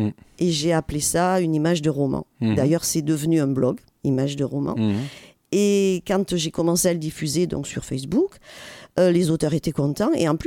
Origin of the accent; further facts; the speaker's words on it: Marmande, Nouvelle-Aquitaine, France; also born or lived in Bayonne; je suis née à Bayonne. J'ai vécu mon enfance dans Lot-et-Garonne, à Marmande. J'ai fait des études à Anglette, au lycée de Canto.